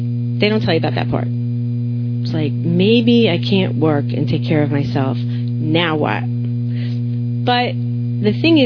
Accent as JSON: {"language": "English", "region": "New England", "country": "United States", "lives_now": "Florida, United States", "said": "That's the truth. I'm from New England. I like it when it's cold. I'm not so happy when it's hot."}